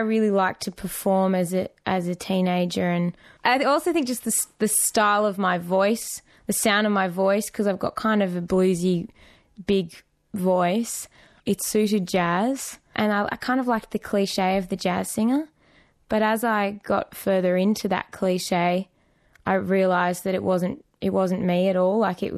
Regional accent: Sydney, New South Wales, Australia; I'm a singer from Sydney.

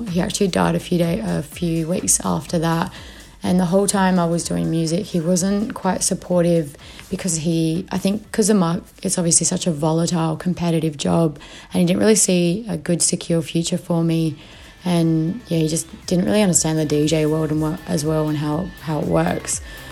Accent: Perth, Western Australia, Australia; I'm from Perth, WA, and I'm this week's Triple J Unearthed feature artist.

